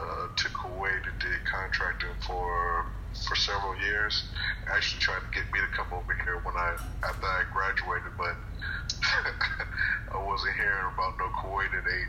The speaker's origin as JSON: {"language": "English", "town": "Jacksonville", "region": "Florida", "country": "United States", "said": "I'm from Jacksonville, Florida."}